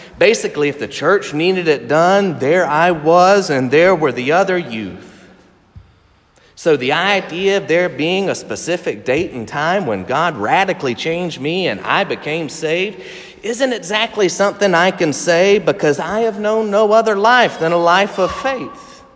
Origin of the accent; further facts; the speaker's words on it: South Carolina, United States; that ridiculous question that I heard so much growing up in South Carolina, and that is, are you saved?